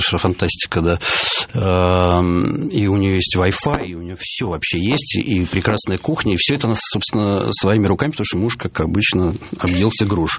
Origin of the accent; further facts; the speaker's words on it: Moscow, Russia; Владимир Владимирович, мы москвичи, живем в другом государстве.